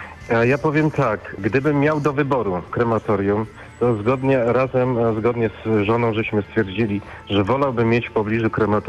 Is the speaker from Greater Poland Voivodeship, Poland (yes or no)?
yes; Środa Wielkopolska, Greater Poland Voivodeship, Poland; No ja akurat jestem ze Środy Wielkopolskiej.